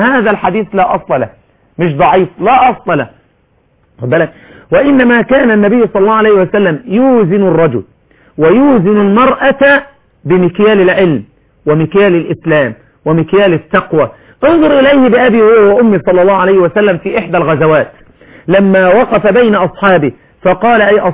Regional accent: Shubra, Cairo Governorate, Egypt; كنت اصلي في مسجد عندنا في شبرا اسمه مسجد السلام

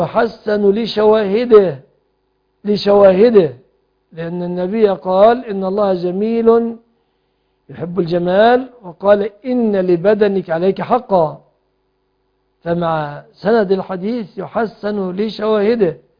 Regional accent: Egypt; بلادنا مصر

